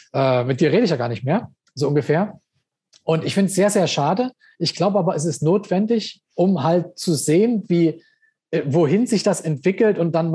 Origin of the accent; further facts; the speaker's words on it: East Germany, Germany; Ich komme ja aus der DDR. Ich habe ja den Sozialismus erlebt.